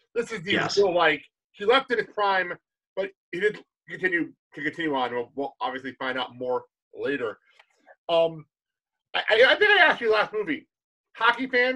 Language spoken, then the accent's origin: English; New Jersey, United States; I grew up in Jersey.